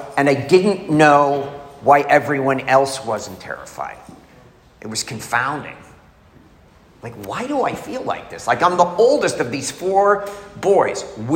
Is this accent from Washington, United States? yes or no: no; Boston, Massachusetts, United States; I'm from Boston. I'm the oldest of four boys. We're Irish. We're Catholic.